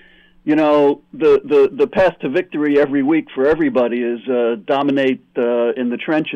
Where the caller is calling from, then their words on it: New York, United States; Hey, it's … from New York.